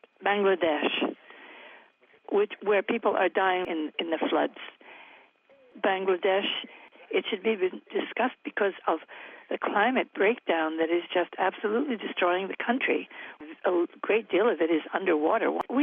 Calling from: Accord, New York, United States; I'm calling from Accord, New York.

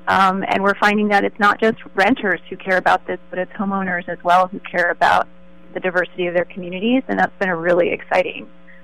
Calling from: San Mateo, California, United States; I'm calling from San Mateo

